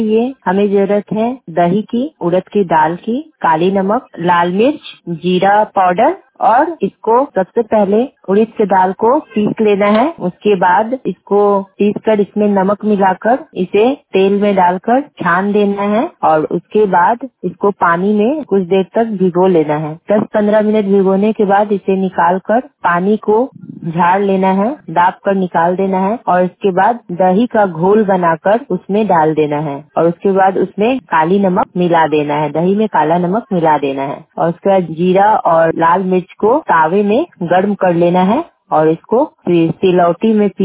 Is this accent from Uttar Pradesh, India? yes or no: no; Sonpur, Bihar, India; मैं सोनपुर की रहने वाली हूँ।